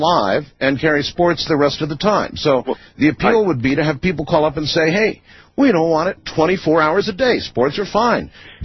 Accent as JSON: {"language": "English", "town": "Camp Lejeune", "region": "North Carolina", "country": "United States", "tie": "born there", "said": "I ended my mom's Marine career when I was born on Camp Lejeune in North Carolina."}